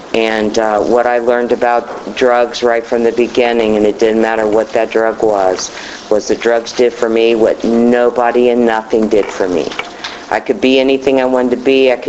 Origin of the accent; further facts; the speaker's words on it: Columbus, Ohio, United States; moved away as an adult; now in Florida, United States; I came to Florida May 31st of last year, and I'm from Columbus, Ohio. How about them Buckeyes?